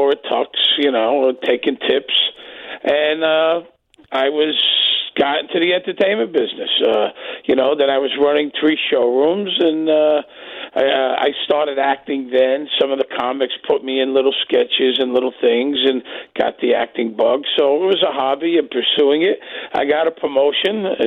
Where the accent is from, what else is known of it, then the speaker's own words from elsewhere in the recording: Brooklyn, New York, United States; now in Las Vegas, United States; I moved to Vegas from Brooklyn. I'm from Brooklyn, New York. I graduated college.